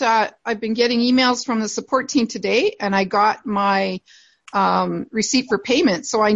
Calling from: Alberta, Canada; Well, I'm in central Alberta in Canada.

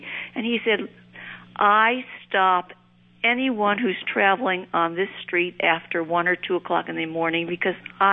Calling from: Worcester, Massachusetts, United States; I'm calling you from Worcester.

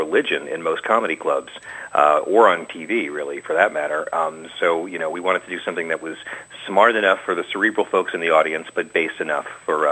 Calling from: Los Angeles, California, United States; Good afternoon. I'm calling from Los Angeles.

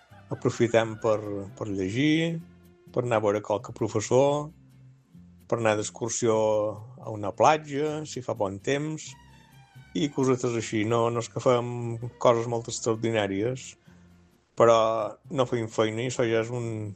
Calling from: Ciutadella, Balearic Islands, Spain; de Ciutadella

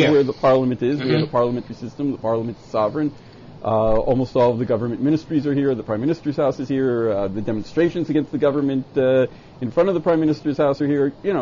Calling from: Jerusalem, Jerusalem District, Israel; I'm speaking from Jerusalem.

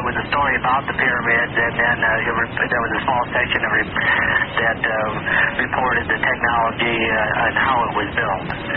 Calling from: Sparks, Nevada, United States; I live in Sparks.

